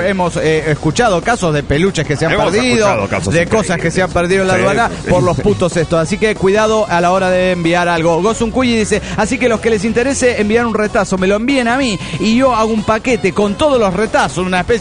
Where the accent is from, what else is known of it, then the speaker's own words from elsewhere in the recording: Tunja, Boyacá, Colombia; de Tunja, Colombia.